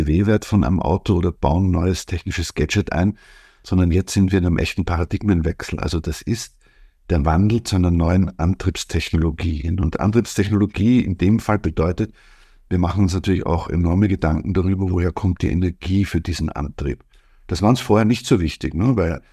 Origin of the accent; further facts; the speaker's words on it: Vienna, Austria; wie man bei uns in Wien sagt.